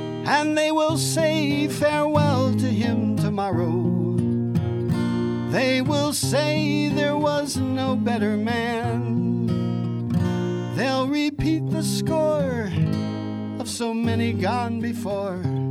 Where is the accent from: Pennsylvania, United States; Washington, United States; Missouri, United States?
Pennsylvania, United States; New Castle; I always felt being so connected to Western Pennsylvania and the steel industry growing up in Newcastle